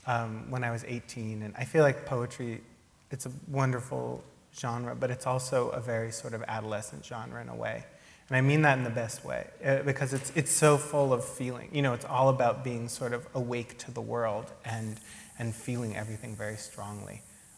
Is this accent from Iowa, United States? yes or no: no; Berkeley, California, United States; Yeah, I grew up in Berkeley.